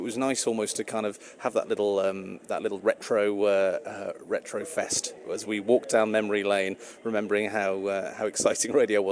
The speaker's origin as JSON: {"language": "English", "town": "Liverpool", "region": "North West England", "country": "United Kingdom", "tie": "born or raised there", "said": "You know, I grew up in Liverpool"}